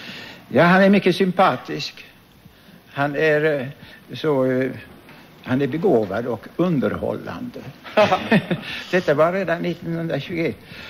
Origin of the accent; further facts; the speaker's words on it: Norrland, Sweden; Jag kommer ifrån Norrland hit.